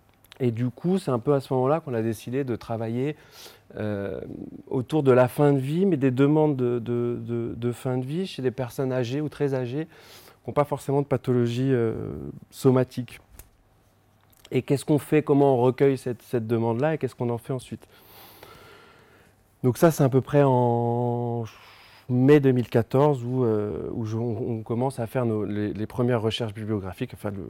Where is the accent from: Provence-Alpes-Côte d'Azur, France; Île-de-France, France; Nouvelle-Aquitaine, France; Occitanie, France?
Île-de-France, France; Paris; moi, je viens de Paris, je fais mes premières années de fac de médecine à Paris 5 Descartes.